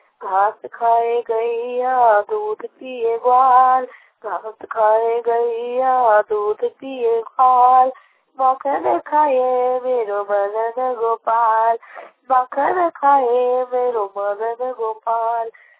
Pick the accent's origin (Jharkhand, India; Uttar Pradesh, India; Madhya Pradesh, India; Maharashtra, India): Jharkhand, India; Dhanbad; मैं धनबाद की रहने वाली हूँ।